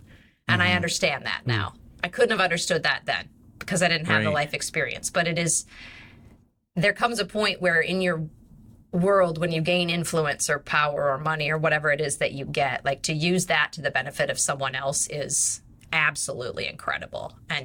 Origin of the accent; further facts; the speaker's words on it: Iowa, United States; also born or lived in Minnesota; I tell people I grew up in Iowa and Minnesota because I grew up, he was in Minnesota, she was in Iowa, but only about 70 miles from each other.